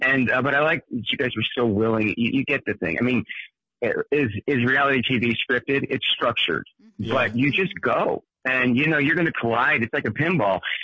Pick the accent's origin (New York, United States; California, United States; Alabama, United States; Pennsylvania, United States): Pennsylvania, United States; Philadelphia; and then I was born in Philly. So I was trying to carve out a new life. I teach kids multimedia in my hometown.